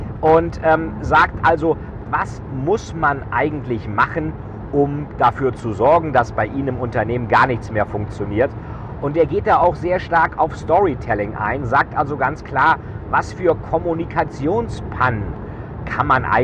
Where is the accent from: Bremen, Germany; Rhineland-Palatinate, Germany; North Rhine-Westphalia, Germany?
Bremen, Germany; ich komme ja selber aus Bremen.